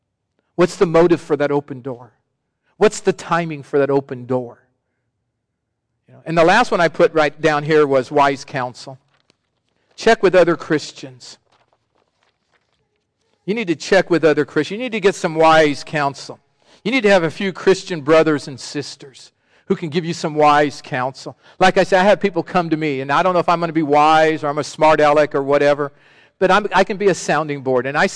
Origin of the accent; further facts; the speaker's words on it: Sacramento, California, United States; I grew up in Sacramento.